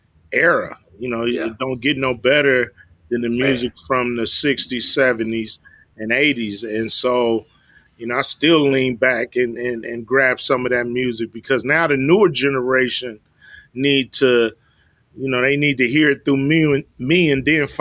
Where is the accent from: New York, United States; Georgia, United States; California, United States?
California, United States; Los Angeles; Van Ness and Imperial, that area.